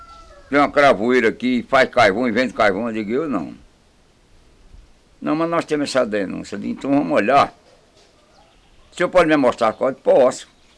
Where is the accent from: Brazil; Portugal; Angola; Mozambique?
Brazil; Riacho Fundo, Paraíba; Onde eu nasci e me criei?